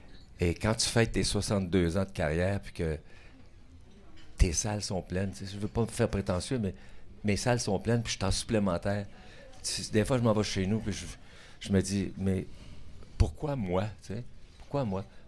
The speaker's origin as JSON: {"language": "French", "town": "Thetford Mines", "region": "Quebec", "country": "Canada", "tie": "born or raised there", "said": "j'ai commencé à chanter quand j'ai quitté ma ville natale, Thetford Mines."}